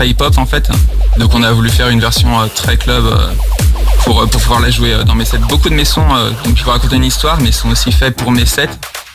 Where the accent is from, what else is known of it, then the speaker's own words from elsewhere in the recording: Brittany, France; je suis breton